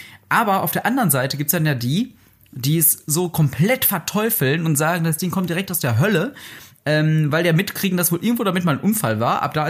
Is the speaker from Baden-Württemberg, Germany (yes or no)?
no; Wanne-Eickel, North Rhine-Westphalia, Germany; Nein, ich komme aus Wanne-Eickel und ich bin in so einer Wanne-Eickel-Gruppe drin.